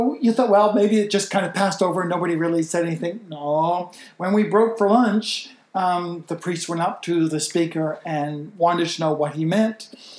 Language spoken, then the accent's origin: English; Canada; oh, well, this is one thing about being Canadian.